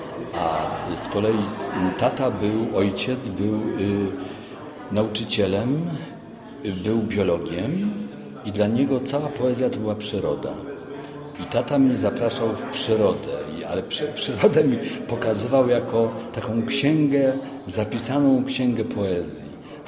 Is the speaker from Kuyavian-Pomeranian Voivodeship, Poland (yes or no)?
no; Nowy Wiśnicz, Lesser Poland, Poland; Mimo że z małej miejscowości pochodzę, spod Krakowa, z Nowego Wiśnicza, koło Wadowic